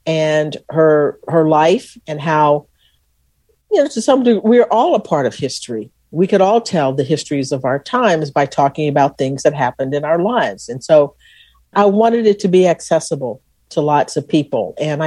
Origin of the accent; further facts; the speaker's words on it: Texas, United States; I lived with a family and they knew I was from Texas and they had an understanding about what Texas was about.